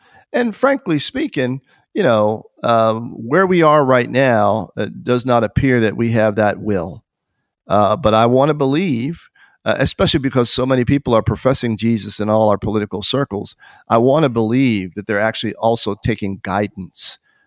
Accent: United States; I'm an American citizen, formerly wore the uniform of the country, very proud of that.

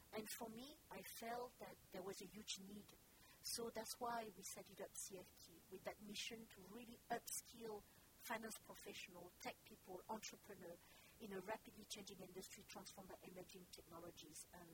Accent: France; English is a second language; I'm French, with Vietnamese of origin, and you could probably can listen to my accent. My parents came to France in 1975 as immigrants. They had lost their livelihood in Vietnam, and I came to life in France, and I grew up

